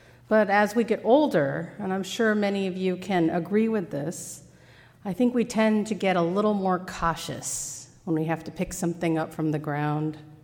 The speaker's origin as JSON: {"language": "English", "region": "California", "country": "United States", "said": "I come from California, where, for the most part, it's sunny, like 362 days out of the year."}